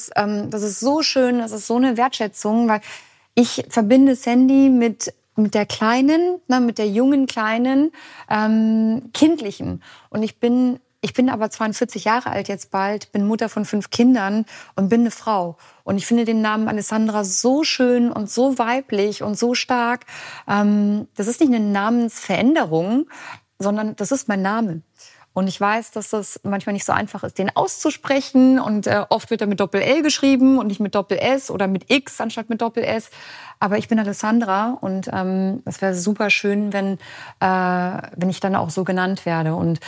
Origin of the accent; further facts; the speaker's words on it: Munich, Bavaria, Germany; Und ich bin in München aufgewachsen, wo die Durchschnittsmutter blond und blauäugig ist und weiß.